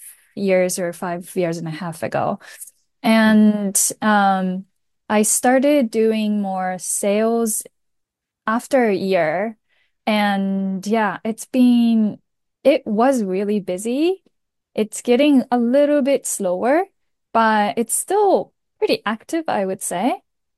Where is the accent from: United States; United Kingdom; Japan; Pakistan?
Japan; Nagasaki; born there; English is a second language; also born or lived in Canada; I am Japanese. And I was born in Nagasaki in Japan, and I went to Canada to study English for a year and a half.